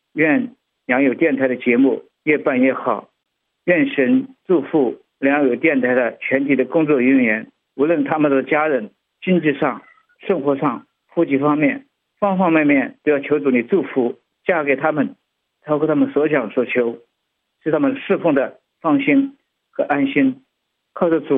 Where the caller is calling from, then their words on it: Anhui, China; 我是安徽的